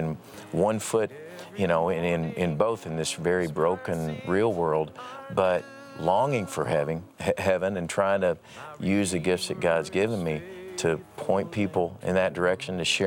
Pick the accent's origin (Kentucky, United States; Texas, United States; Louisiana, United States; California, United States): Kentucky, United States; Paducah; I tell the story about growing up in Paducah, Kentucky, in a family that didn't really, you know, we grew up in the buckle of the Bible Belt